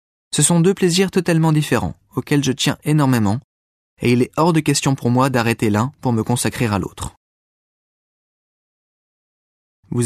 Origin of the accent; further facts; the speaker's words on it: Marseille, Provence-Alpes-Côte d'Azur, France; pour entendre Parsifal à Marseille, ma ville natale.